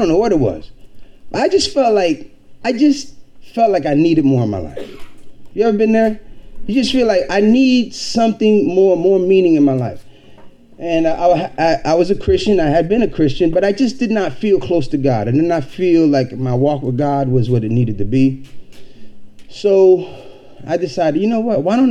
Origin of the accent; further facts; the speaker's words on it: Harlem, New York, United States; moved away; I was born in Harlem. And I have been away for 30 years. And tomorrow they're going to take me to Harlem to see where I, you know, grew up and some of the places.